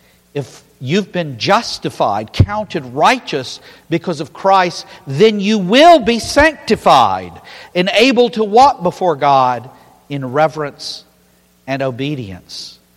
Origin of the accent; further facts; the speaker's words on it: the South, United States; And I don't want to make an excuse because I come from the South.